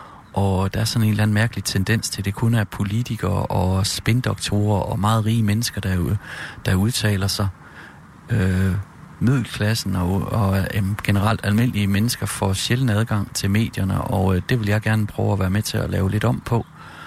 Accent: Jutland, Denmark; og jeg er fra Jylland, men jeg bor der ikke længere. Ligesom så mange andre er jeg også flyttet fra land mod by.

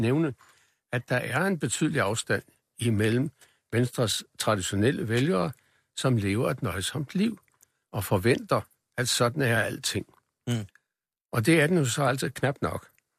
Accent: Jutland, Denmark; Jeg kommer selv fra Jylland, gjort fra det samme oprindelige kommune som Lars Løkke.

